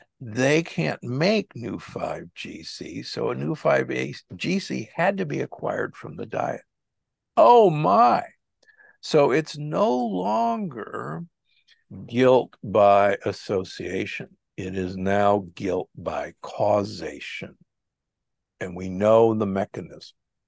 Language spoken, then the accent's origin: English; Omaha, Nebraska, United States; I was raised in Omaha, Nebraska. Nebraska is the beef state.